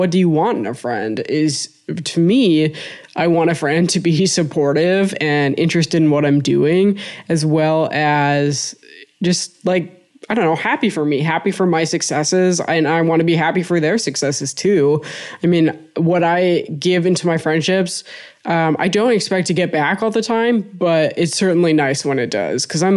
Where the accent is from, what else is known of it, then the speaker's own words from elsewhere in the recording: Minnesota, United States; because we're Minnesotan, we're passive aggressive, we don't talk about our feelings.